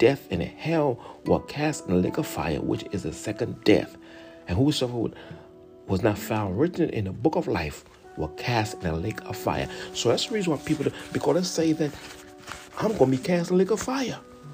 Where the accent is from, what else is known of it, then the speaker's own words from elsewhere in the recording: Jamaica; moved away; the pastor would say that y'all foreigners come here to take all the job, knowing that I was from Jamaica.